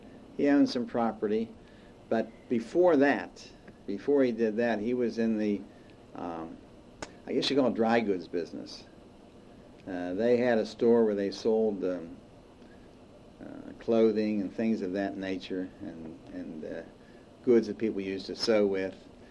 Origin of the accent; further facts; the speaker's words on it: Pennsylvania, United States; In the East End. We lived at the corner of Hayes and Chislett Street. I was born in the Hill District. I was born on Francis Street, which is right above the colored Y off Center Avenue.